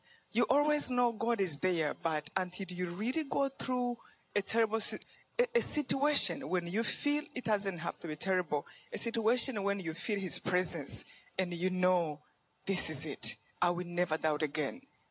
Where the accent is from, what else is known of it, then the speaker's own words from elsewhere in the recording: Rwanda; I come from Rwanda.